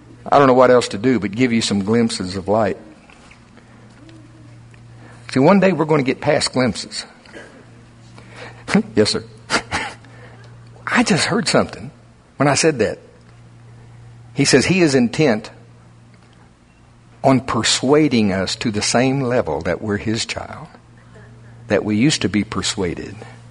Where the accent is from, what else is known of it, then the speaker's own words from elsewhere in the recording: United States; I'm from Pottawatomie County. You get one fork.